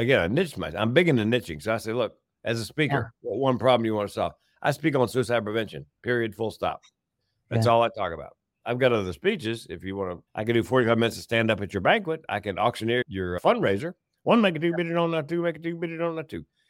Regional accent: Raleigh, North Carolina, United States; And a radio station in Raleigh, my hometown

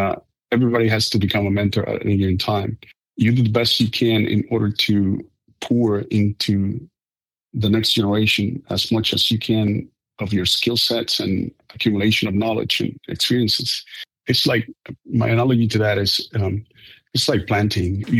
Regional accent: Puerto Rico; I was from Puerto Rico

